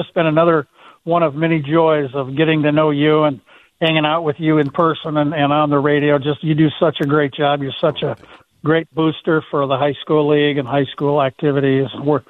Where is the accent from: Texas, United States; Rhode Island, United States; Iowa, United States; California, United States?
Iowa, United States; also born or lived in Phoenix; now in Minnesota, United States; I wasn't born here, but I've lived here longer than I lived anywhere else. You know, I grew up in Iowa and lived a few years in Phoenix, where it's really hot.